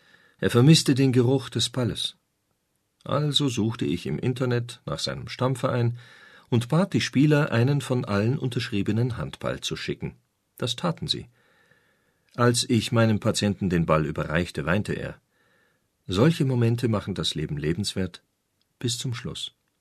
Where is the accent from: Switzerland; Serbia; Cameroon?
Serbia; In Serbien, wo ich herkomme, ist es normal, dass man von der Familie gepflegt wird.